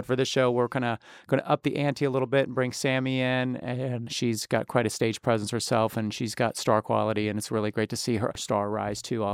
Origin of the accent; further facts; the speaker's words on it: Cincinnati, Ohio, United States; And the fact that I was from Cincinnati and had that Ohio funk thing